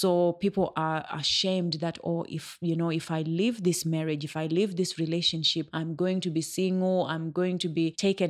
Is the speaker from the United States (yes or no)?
no; Zimbabwe; Growing up in Zimbabwe, I had seen so much domestic violence and abuse, you know, in my community, in my suburb, in families, relatives.